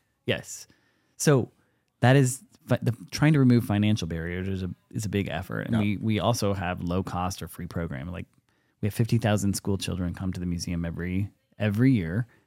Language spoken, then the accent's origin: English; Washington, United States; I'm from Washington State.